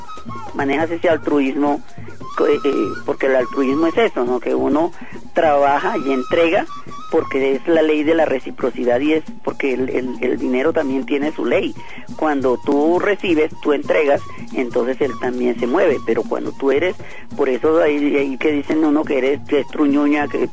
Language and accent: Spanish; Cartagena, Bolívar, Colombia; vengo de Cartagena, que me llamaron para presentar a Cartagena y la historia de la cumbia